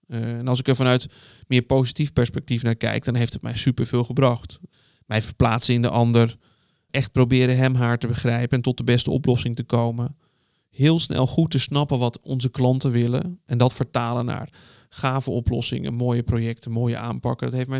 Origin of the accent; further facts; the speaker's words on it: Dalfsen, Overijssel, Netherlands; also born or lived in Barendrecht; Ik ben geboren in Rotterdam. Nou ja, eigenlijk Barendrecht. Ik was een jaar of 4 toen we vanuit de Randstad naar Dalfsen verhuisden. Een dorp in Overijssel, dichtbij Zwolle.